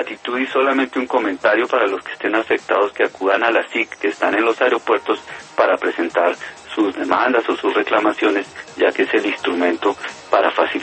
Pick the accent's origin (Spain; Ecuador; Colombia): Colombia; necesitamos una aerolínea fuerte como colombianos que nos llene ese vacío